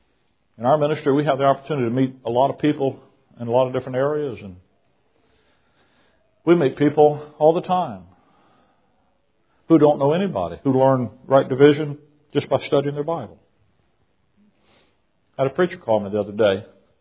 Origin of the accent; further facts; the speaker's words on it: Mobile, Alabama, United States; moved away; also born or lived in Chicago; I'm from Mobile. About the time we moved to Chicago in 1979